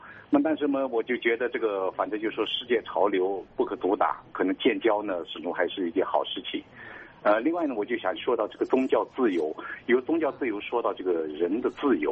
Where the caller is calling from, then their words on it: Yunnan, China; 是让我们中国人民了解真相